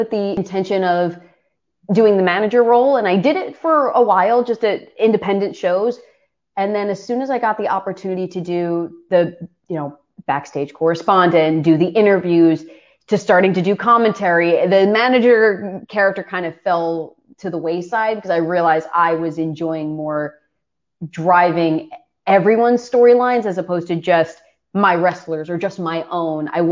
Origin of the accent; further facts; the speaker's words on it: Philadelphia, Pennsylvania, United States; I was born and raised in Philadelphia.